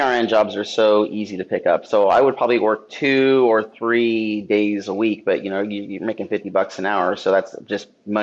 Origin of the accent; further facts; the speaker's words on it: Phoenix, Arizona, United States; like, my wife's from Tucson, I'm from Phoenix.